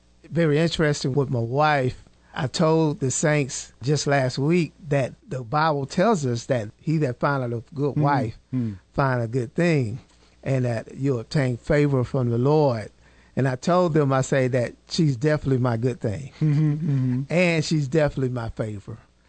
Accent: Statesboro, Georgia, United States; I am from Statesboro, Georgia.

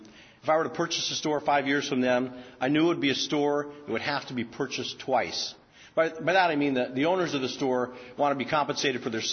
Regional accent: Montana, United States; I grew up in Montana in a ranch with 7 brothers and 1 sister.

